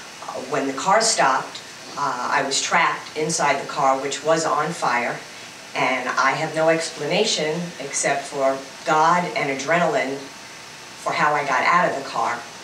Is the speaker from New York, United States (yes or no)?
yes; Long Island, New York, United States; I grew up in Long Island, New York.